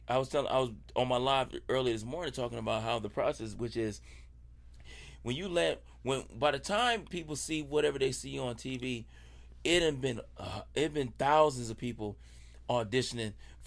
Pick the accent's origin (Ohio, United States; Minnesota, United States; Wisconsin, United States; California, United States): California, United States; Los Angeles; but I'm from South Central LA.